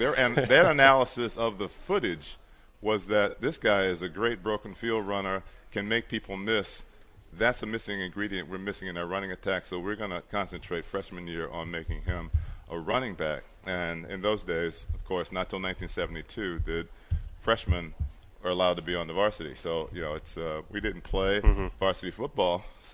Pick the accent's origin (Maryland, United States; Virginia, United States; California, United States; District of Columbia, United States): Maryland, United States; Baltimore; I'm from Baltimore originally.